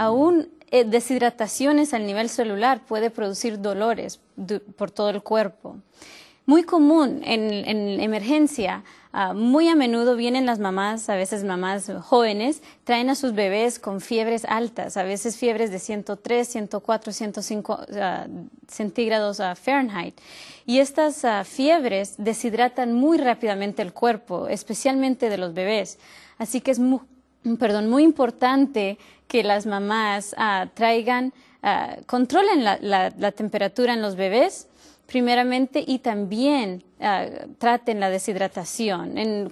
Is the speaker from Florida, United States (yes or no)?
yes; Florida, United States; Yo vengo de la Florida